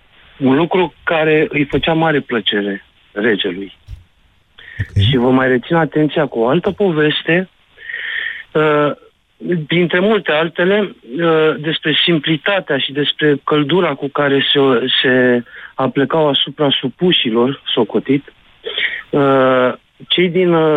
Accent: Craiova, Dolj, Romania; din Craiova.

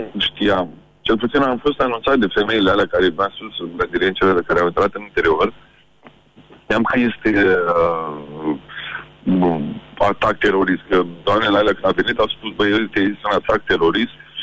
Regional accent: Iași, Iași County, Romania; Eu sunt din Iași.

